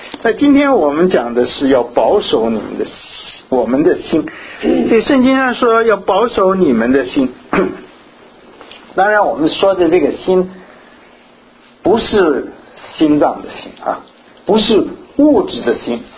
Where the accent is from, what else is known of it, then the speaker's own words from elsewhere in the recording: China; 我从大陆来，我们知道大陆一直是斗士貔貅啊